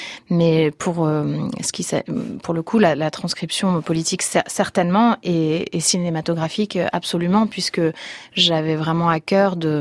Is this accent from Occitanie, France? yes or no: no; Paris, Île-de-France, France; J'ai grandi dans les HLM qui ont été construits sur l'ancienne zone.